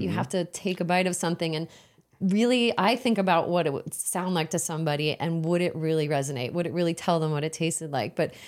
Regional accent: New Jersey, United States; I grew up in New Jersey, in the suburbs.

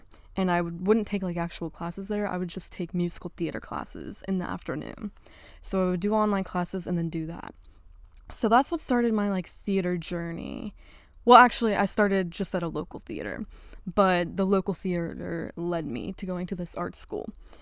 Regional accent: Mississippi, United States; moved away as an adult; now in Chicago, United States; Mind you, I grew up in Mississippi, so I moved from Mississippi to Chicago, Illinois. Just like that.

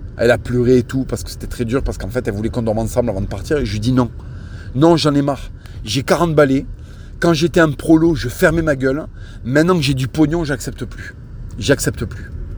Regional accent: Toulouse, Occitanie, France; dans le Toulouse de mon enfance

